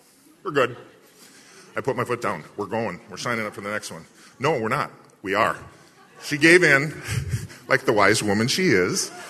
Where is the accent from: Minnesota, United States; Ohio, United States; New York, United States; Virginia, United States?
Minnesota, United States; Eden Prairie; We're from Eden Prairie, Minnesota. That's a little suburb just southwest of Minneapolis.